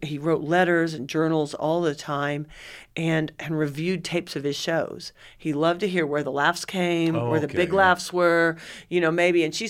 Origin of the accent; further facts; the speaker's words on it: Vincennes, Indiana, United States; I am. I grew up in Vincennes, went away to college, and I was gone for about 25 years, and then when I came back in 2007, I was working there